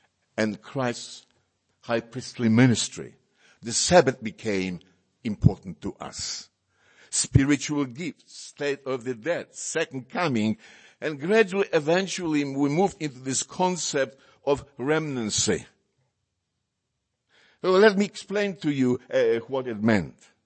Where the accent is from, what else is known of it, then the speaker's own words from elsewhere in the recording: Poland; first language Polish; English is a second language; now in Australia; Because when we arrived in Australia, people asked me, what is your name? Well, immediately my parents, I couldn't speak English at that time.